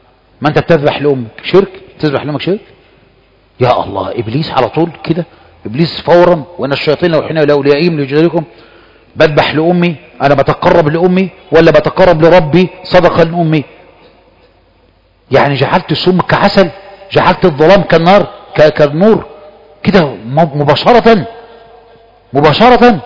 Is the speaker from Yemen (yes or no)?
no; Egypt; وسعودي وانا مصري